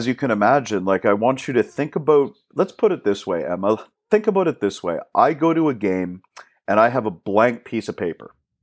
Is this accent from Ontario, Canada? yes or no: yes; Kitchener-Waterloo, Ontario, Canada; So I'm from Kitchener-Waterloo. I went to school here. I went to Forest Heights Collegiate is where I went to high school. And then I went to Wilfrid Laurier University after that.